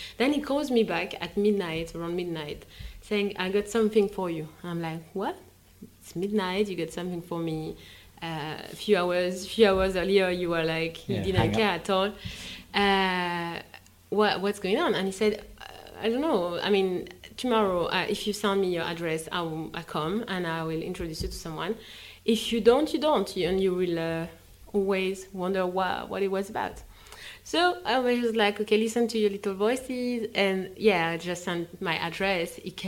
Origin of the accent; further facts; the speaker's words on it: France; I come from France